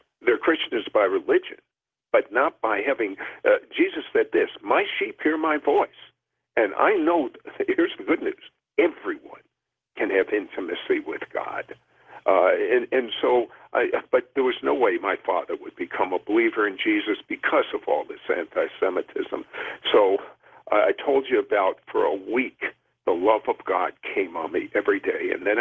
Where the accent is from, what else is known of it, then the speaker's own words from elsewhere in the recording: Washington, District of Columbia, United States; born there; I was born in Washington, D.C.